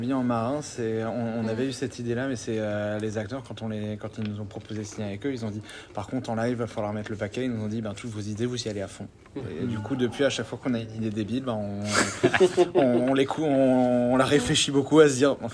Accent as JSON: {"language": "French", "region": "Grand Est", "country": "France", "said": "Moi, je suis d'Alsace."}